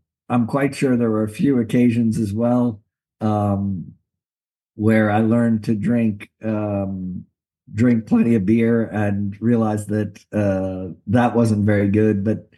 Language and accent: English; New York City, New York, United States; also born or lived in Ocala, Florida; So I was born in Ocala. All my vacation time was, but I went to grade school actually in New York City.